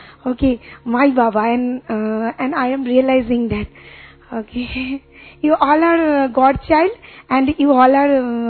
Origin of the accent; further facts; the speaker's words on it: Kolkata, West Bengal, India; English is a second language; I am coming from Kolkata and Indian, okay?